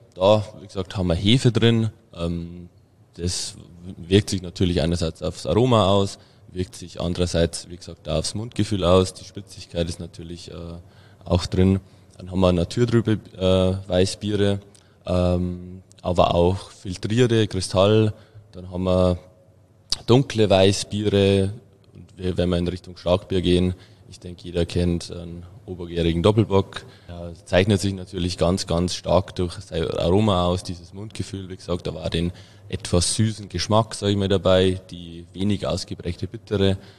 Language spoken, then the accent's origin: German; Bavaria, Germany; Und ganz wichtig ist bei uns in Bayern zumindest der Weizenmalzanteil